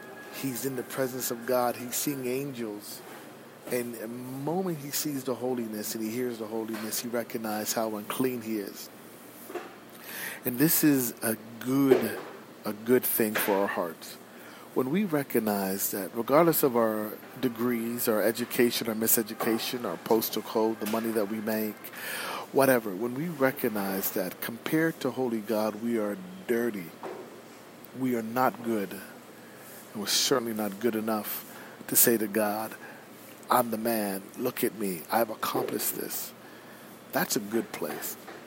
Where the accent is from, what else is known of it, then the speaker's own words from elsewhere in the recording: Toronto, Ontario, Canada; I grew up in Rexdale, one of the more interesting places to live in Toronto.